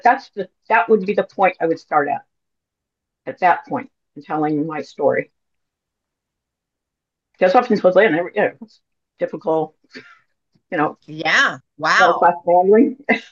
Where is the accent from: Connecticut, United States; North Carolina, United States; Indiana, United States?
Indiana, United States; Terre Haute; I grew up in Terre Haute, Indiana. You know, then my parents moved to Indianapolis.